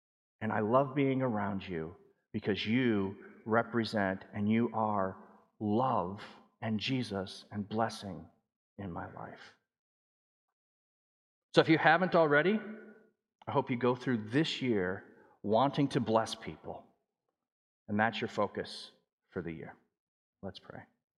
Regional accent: Netherlands; moved away; That's probably because I grew up in Holland and the city clears your sidewalks.

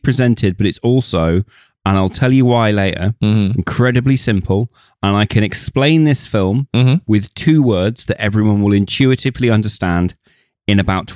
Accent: Plymouth, South West England, United Kingdom; And obviously growing up in Plymouth was a naval town. It built a lot of these boats. It was a major, major boat builder

